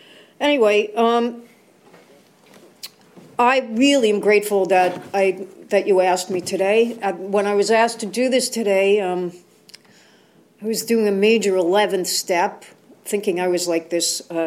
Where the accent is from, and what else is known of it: Brooklyn, New York, United States; born or raised there